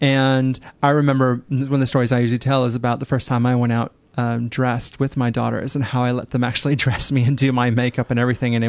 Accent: Midwest, United States; No, I'm from the Midwest in the U.S.

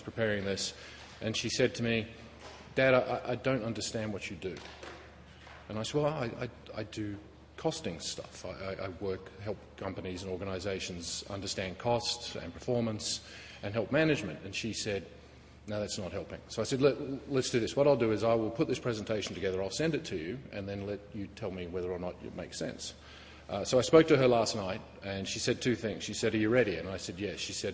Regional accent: Australia; moved away as an adult; now in United States; I don't sound like I'm from America. I'm actually from Australia. Went to the US for 6 months, 15 years ago, and I'm still there.

